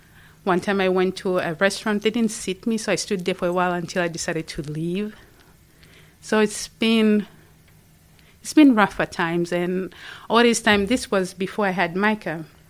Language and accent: English; Dar es Salaam, Tanzania; now in United States; I was born and raised in Tanzania, in Dar es Salaam. It's very hot.